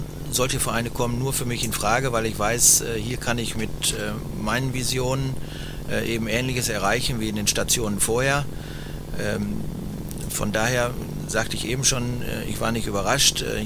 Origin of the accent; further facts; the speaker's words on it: Bielefeld, North Rhine-Westphalia, Germany; zwischen Waldhof und Bielefeld, meinem Heimatort